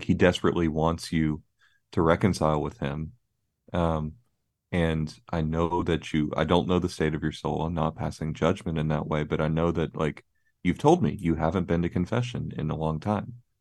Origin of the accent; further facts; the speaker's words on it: Bermuda; I saw that sort of British version of that growing up in Bermuda.